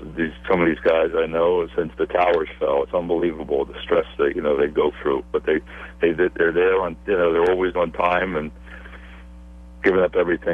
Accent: Philadelphia, Pennsylvania, United States; I'm from Philadelphia, and you're talking about people getting away.

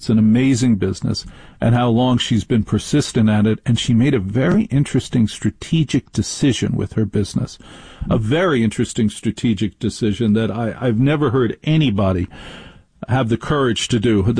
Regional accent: Maplewood, New Jersey, United States; And the key advice my parents gave me when I was growing up in Maplewood, New Jersey, was do whatever you want

